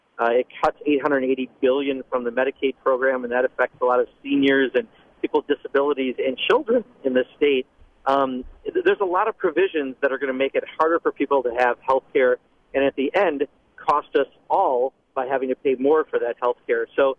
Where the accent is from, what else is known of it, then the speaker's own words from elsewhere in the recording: Kenosha, Wisconsin, United States; And I grew up in Kenosha where we had that town hall. I've got family down there.